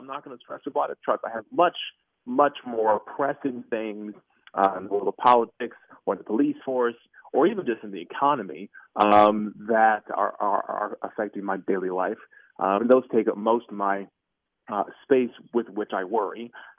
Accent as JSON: {"language": "English", "region": "Minnesota", "country": "United States", "said": "I will give no more details about that, but I am from Minnesota."}